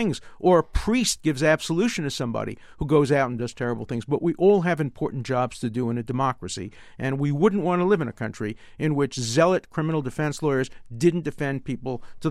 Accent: New York, United States; I grew up in Brooklyn.

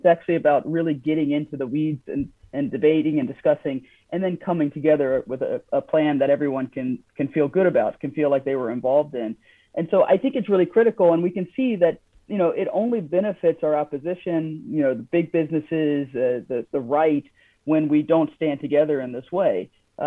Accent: North Carolina, United States; I'm from North Carolina, right? You don't knock on doors in the neighborhoods I grew up

